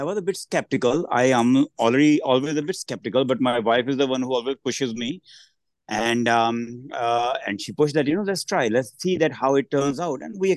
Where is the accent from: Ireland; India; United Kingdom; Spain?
India; moved away as an adult; now in United States; I grew up in India. I came to this country in 2001, and I came to in this area that was in Ohio, and then this area in Maryland in about 2004